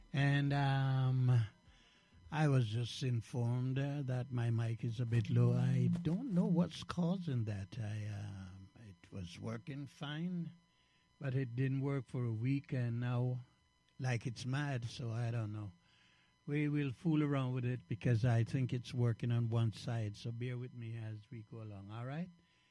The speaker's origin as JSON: {"language": "English", "country": "Jamaica", "tie": "born or raised there", "moved": "yes", "lives_now": "Canada", "said": "as a young man growing up in Jamaica and coming to Canada."}